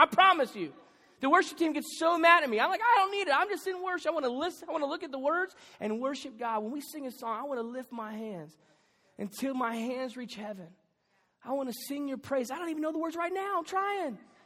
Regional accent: Texas, United States; And I grew up in Texas, and there are a couple things that are important in Texas

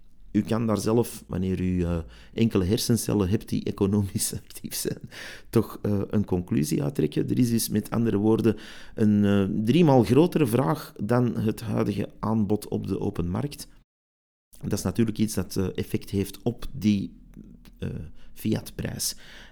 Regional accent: Antwerp, Flanders, Belgium; Dat was voor mij als Antwerpenaar toch echt wel een schok, hè, om uit Antwerpen te vertrekken, die veilige, toffe stad

